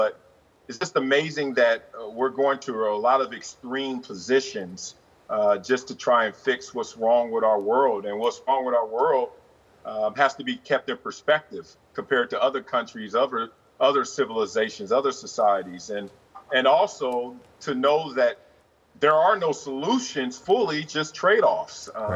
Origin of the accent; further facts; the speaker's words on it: Compton, California, United States; also born or lived in South Central Los Angeles; really keeping me away from the ills of my neighborhood growing up in Compton or South Central.